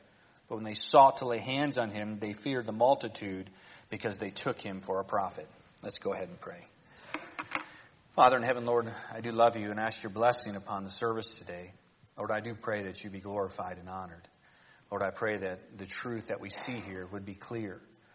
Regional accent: Cleveland, Ohio, United States; I grew up in Cleveland. I'm a Cleveland Browns fan.

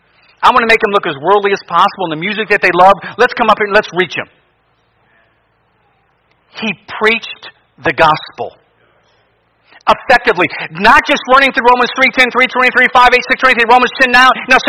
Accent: Cleveland, Ohio, United States; And if you know me, I'm from Cleveland. I don't like any of that.

